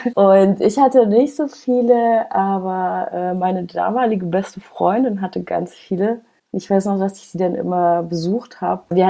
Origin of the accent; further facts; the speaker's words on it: Munich, Bavaria, Germany; born or raised there; also born or lived in Vienna, Austria